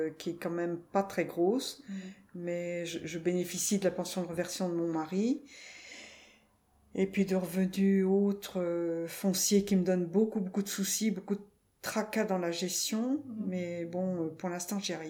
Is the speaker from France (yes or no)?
yes; Pays de la Loire, France; j'ai pris contact avec un béguinage en Anjou. C'est mon pays d'origine